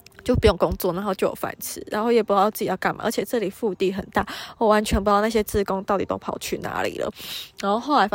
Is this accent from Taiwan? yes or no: yes; Taiwan; 加我是台湾人